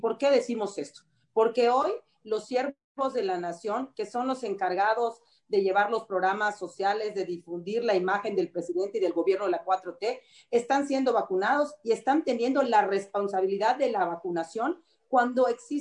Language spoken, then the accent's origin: Spanish; Yucatán, Mexico; Muchos saludos de aquí, desde mi tierra, desde Yucatán.